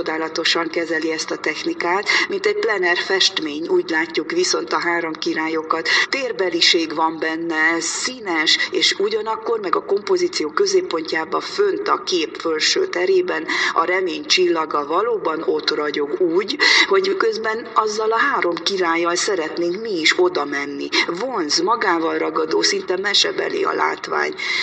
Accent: Hungary; born there; hogyha Jóisten úgy rendelte, hogy magyar művésznek születtünk itt a magyar hazába

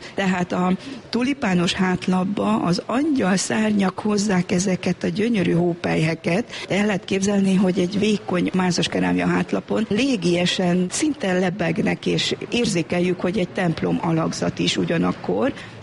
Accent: Transylvania, Romania; Isten kegyelméből én Erdélyben nőttem fel, ott születtem … fazekas mester, és ebben a családban így nevelkedtem.

